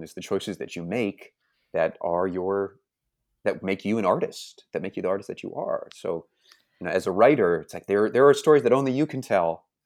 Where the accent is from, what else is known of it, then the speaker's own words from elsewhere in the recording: Okemos, Michigan, United States; I'm from Okemos, which is a suburb of Lansing.